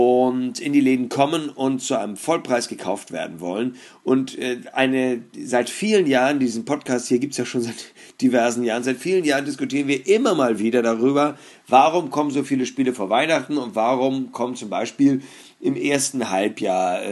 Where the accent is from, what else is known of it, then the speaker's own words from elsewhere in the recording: Northern Germany, Germany; für mich als Norddeutscher ist Österreich so mehr so ostsüdlich